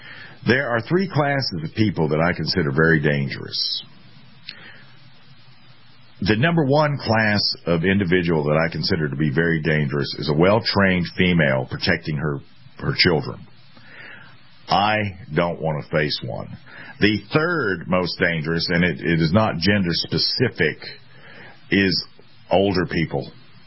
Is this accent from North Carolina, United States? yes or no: no; South Carolina, United States; This happened in my home state. Rural South Carolina home invasion